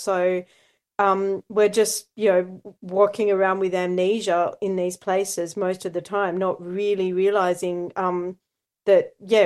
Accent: Australia; I mean, as an Australian

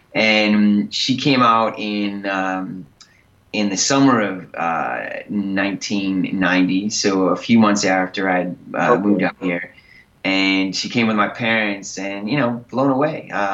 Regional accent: Buffalo, New York, United States; I mean, I grew up in Buffalo. You know, my family was there and Kelly lived there, you know, 10 months out of the year with my parents.

